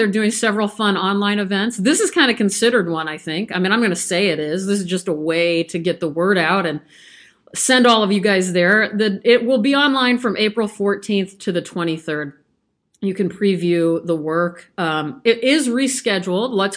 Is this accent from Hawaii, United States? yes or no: no; Omaha, Nebraska, United States; born there; also born or lived in Texas; lived in Texas at least half, if not more than half of my life. I wasn't born there. I'm happy to say I was born in Omaha, Nebraska. I think I'm split right down the middle.